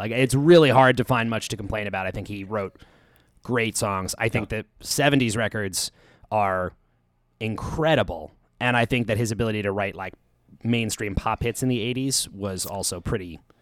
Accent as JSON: {"language": "English", "town": "Long Island", "region": "New York", "country": "United States", "tie": "born or raised there", "said": "I think when I was a kid, I grew up on Long Island."}